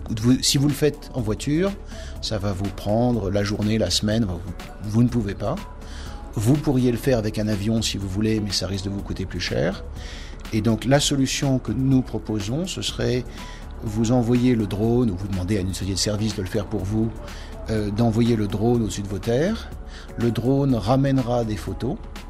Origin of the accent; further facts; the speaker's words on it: France; moved away as an adult; now in United States; Je suis français et en France, on considère qu'il faut faire des mathématiques.